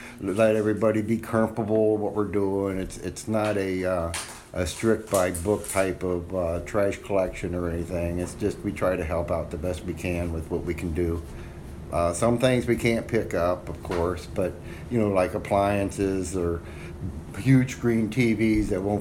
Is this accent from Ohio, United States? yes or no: yes; Ohio, United States; This has been a journey since I graduated high school in 1972 in high school in Ohio.